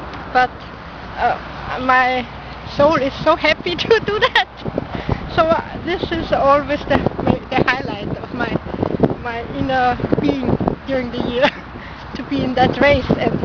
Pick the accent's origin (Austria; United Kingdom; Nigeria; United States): Austria; English is a second language; I come from Austria.